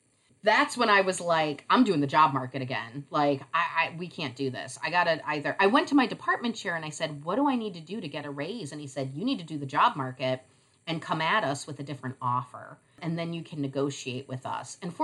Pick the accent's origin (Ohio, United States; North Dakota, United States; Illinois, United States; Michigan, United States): Illinois, United States; Chicago; I'm from Chicago. Love it. Love Chicago.